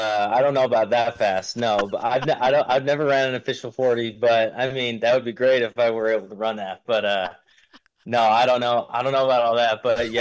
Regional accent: Springville, Utah, United States; Yeah, so I grew up in Springville, Utah, which is just 15 minutes, 20 minutes down the road from Lavelle Edwards Stadium.

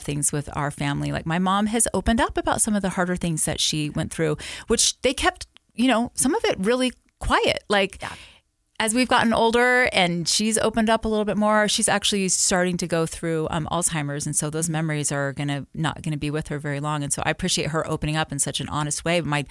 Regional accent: Florida, United States; I grew up in Florida. I am a seventh generation Floridian who never thought I would be living in Utah.

